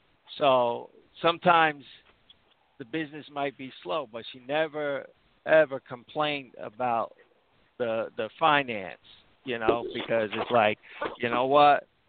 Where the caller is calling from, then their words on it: New Jersey, United States; Calling from New Jersey.